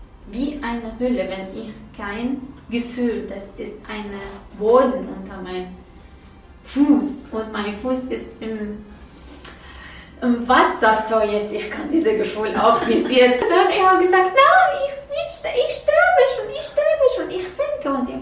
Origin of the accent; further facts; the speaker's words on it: Iraq; German is a second language; Ich bin nur, ich bin aus dem Irak.